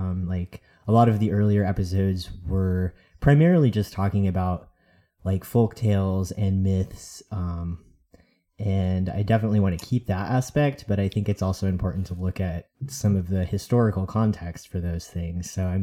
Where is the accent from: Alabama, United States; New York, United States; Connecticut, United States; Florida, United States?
New York, United States; born there; moved away as an adult; now in Washington, United States; I was born in New York, and now I live in Washington State